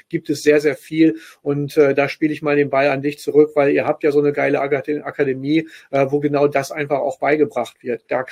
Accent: Lower Saxony, Germany; born there; ich bin gebürtiger Ostfriese. Das heißt, dort sagt man außer Moin und Jo, sagt man eigentlich den ganzen Tag lang nicht wirklich viel. Das heißt also, seit ich in Nordrhein-Westfalen lebe, bin ich vollkommen akklimatisiert

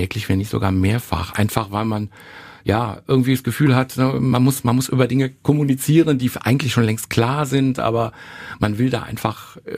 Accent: Porz, North Rhine-Westphalia, Germany; Und ich bin ja ein gebürtiger Porzer

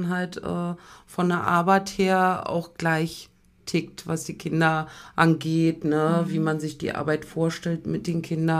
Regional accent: Berlin, Germany; Hallo, also … Ich komme aus Berlin, ganz selbstverständlich, ne? Bin 41

